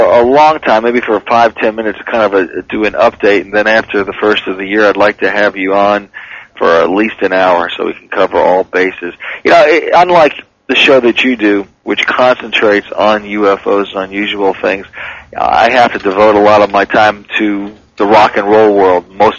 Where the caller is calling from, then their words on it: Charlotte, North Carolina, United States; Yeah, I'm calling you from the East Coast, from Charlotte, North Carolina. I wish I could get your show.